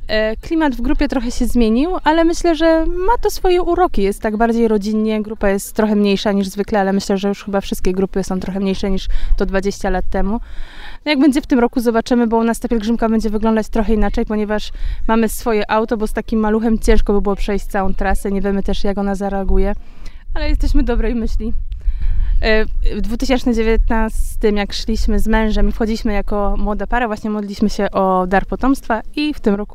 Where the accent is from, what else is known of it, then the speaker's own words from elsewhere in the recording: Opatówek, Greater Poland Voivodeship, Poland; ja pochodzę z Opatówka, mąż z Ostrowa, ale jesteśmy bardziej związani właśnie tutaj z Opatówkiem.